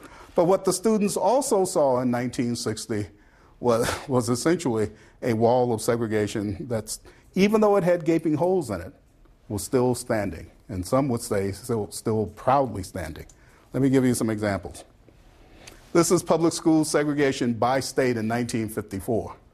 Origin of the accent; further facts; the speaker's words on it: Brownsville, Tennessee, United States; I grew up in Brownsville. You all know that. We grew up in Brownsville. And Memphis was the big city.